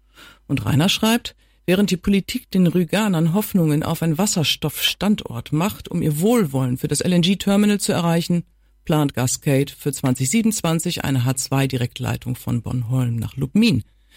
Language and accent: German; Lower Saxony, Germany; Ich sorge mich darum, dass meine Heimat irgendwann nur noch ein großer See nördlich von Jevers sein wird.